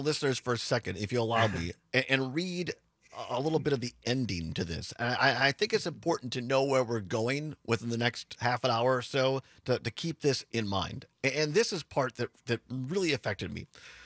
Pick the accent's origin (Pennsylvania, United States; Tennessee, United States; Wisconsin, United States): Wisconsin, United States; I grew up in Southwest Wisconsin, you in Northwest Wisconsin